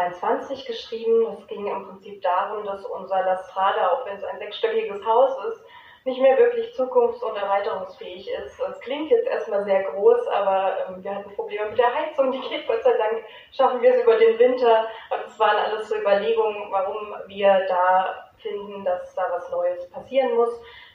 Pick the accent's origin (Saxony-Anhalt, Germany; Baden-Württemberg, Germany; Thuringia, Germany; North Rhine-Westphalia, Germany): Saxony-Anhalt, Germany; Also ich komme aus Sachsen-Anhalt, da gibt es ja keine Drogen, denken die Sachsen-Anhaltiner. Hab dann in Nürnberg studiert, also in Bayern.